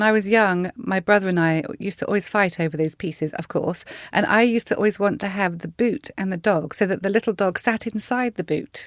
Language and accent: English; United Kingdom; Just because I am a Brit does not mean that we're going to be singing British songs.